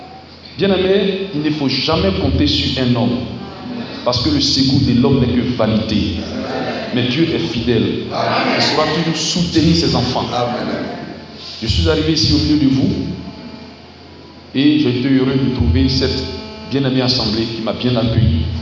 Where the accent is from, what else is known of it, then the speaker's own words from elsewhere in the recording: Bondoukou, Zanzan, Côte d’Ivoire; born there; c'est quand il était en fonction à Soko que moi je suis né ici à Bondoukou.